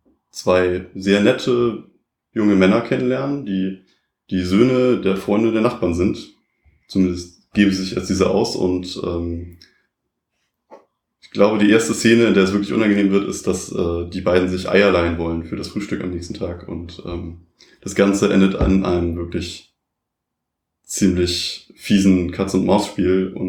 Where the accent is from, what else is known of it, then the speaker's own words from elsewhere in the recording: Hamburg, Germany; now in Kiel, Germany; ich komme ursprünglich aus Hamburg, studiere jetzt aber Freie Kunst in Kiel